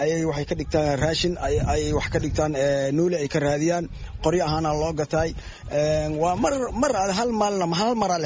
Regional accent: Janaale, Lower Shabelle, Somalia; waxaan ka soo barakacnay shabeellaha hoose janaale

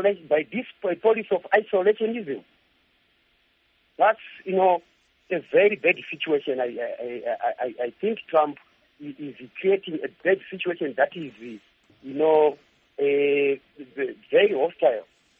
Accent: Mount Darwin, Mashonaland Central, Zimbabwe; from Mount Darwin.

